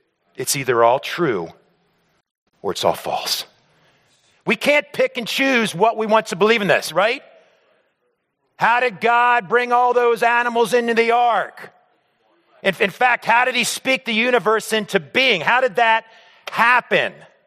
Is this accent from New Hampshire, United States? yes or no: no; Hershey, Pennsylvania, United States; Well, guys, I hail from Hershey, Pennsylvania